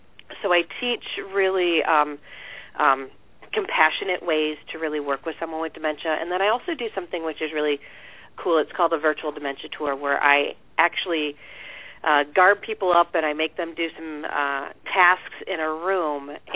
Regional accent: Canton, Ohio, United States; moved away; also born or lived in Detroit; I was born and raised in Canton, Ohio. So to give you an idea, all the football players, Pro Football Hall of Fame. Then I moved to Detroit area. I lived in Detroit for about 16 years. Then I moved here.

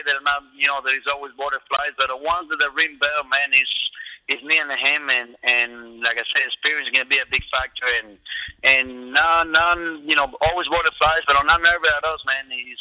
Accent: New Orleans, Louisiana, United States; You know, I grew up in Louisiana. I grew up in New Orleans. So I'm all about the humidity and all that stuff down there.

